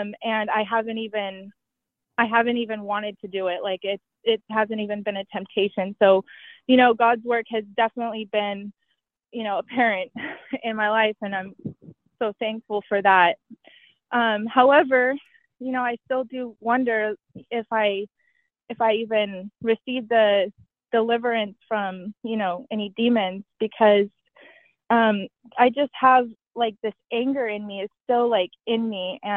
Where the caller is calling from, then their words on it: Gold Bar, Washington, United States; I'm calling in from Gold Bar, Washington.